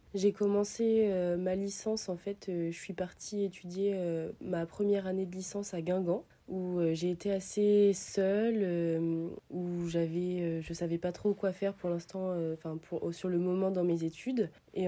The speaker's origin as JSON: {"language": "French", "region": "northern Italy", "country": "Italy", "tie": "born there", "said": "j'ai 23 ans, je suis née à Sandrino dans le nord de l'Italie."}